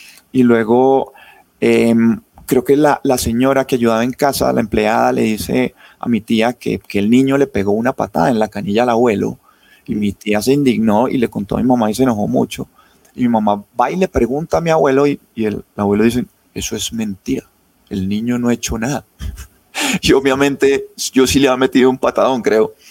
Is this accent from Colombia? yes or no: yes; Cali, Valle del Cauca, Colombia; now in Bogotá, Colombia; hace mucho tiempo yo me fui de Cali, Pablo, yo soy casi un rolo